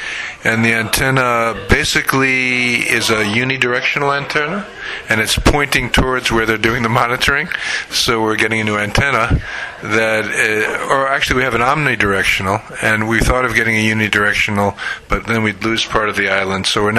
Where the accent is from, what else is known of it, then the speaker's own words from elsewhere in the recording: United States; now in Canada; I'm from the States originally, where I used to do pirate radio